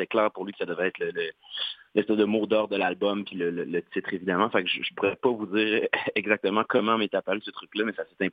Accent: Saint-Hyacinthe, Quebec, Canada; born there; now in Montreal, Canada; je suis un mascoutin exilé, mais oui, je suis né à Saint-Hyacinthe.

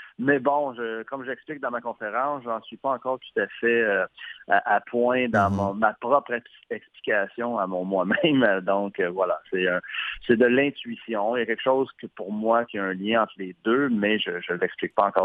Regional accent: Chambly, Quebec, Canada; à Chambly, dans mon patelin, à Chambly

